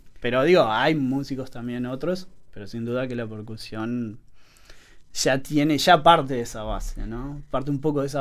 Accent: Maldonado, Uruguay; also born or lived in Salto; En realidad, si se quiere, soy de Maldonado, porque nací en Salto, pero me crié en Maldonado. Todo, o sea, hasta terminé mis estudios, hasta trabajé ahí muchos años. Y, o sea, básicamente soy de Maldonado en realidad, más que salteño.

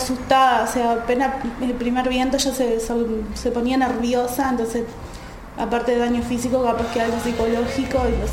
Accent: Dolores, Soriano, Uruguay; now in Montevideo, Uruguay; soy de allá de Dolores y estoy estudiando Ciencias Sociales acá en Montevideo.

